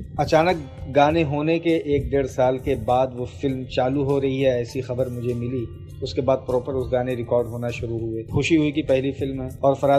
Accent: Jaunpur, Uttar Pradesh, India; now in Mumbai, India; मैं यूपी में एक ज़िला है जिसका नाम है जौनपुर, मैं वहाँ का रहने वाला हूँ और काफ़ी अरसे से मुंबई में रहता हूँ।

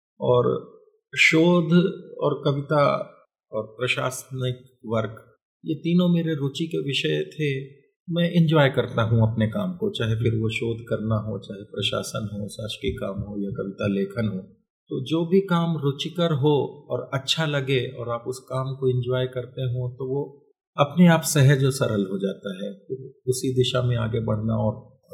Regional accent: Baikunthpur, Chhattisgarh, India; मैं पला बढ़ा बैकुंठपुर में, कोरिया जिले का जो मुख्यालय है छत्तीसगढ़ के

